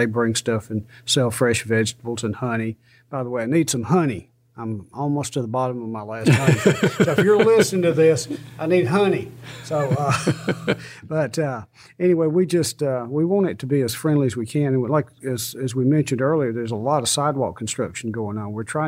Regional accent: Dawsonville, Georgia, United States; I'm from Dawson, but we're just the fastest driving people.

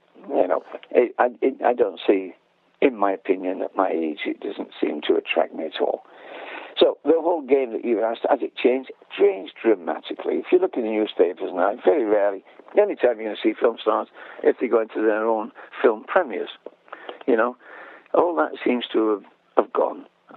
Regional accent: England, United Kingdom; moved away as an adult; now in London, United Kingdom; So when I came from the North England and kicked doors down to get into London and kicked doors down when I was in London, changed the way that nightclubs was perceived.

